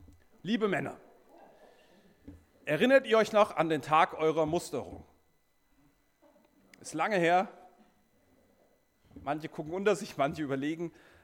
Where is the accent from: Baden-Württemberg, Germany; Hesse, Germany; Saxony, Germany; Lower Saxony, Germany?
Hesse, Germany; Eringshausen; now in Edingen, Germany; gebürtiger Eringshäuser, wohne jetzt in Edingen.